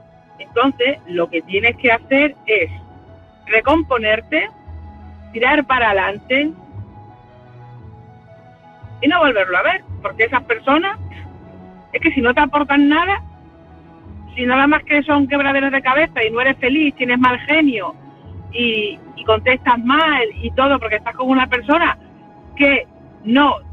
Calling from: Extremadura, Spain; de Extremadura.

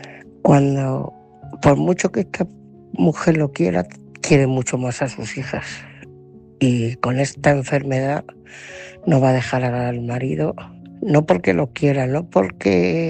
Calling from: Ciudad Real, Castilla-La Mancha, Spain; de Ciudad Real.

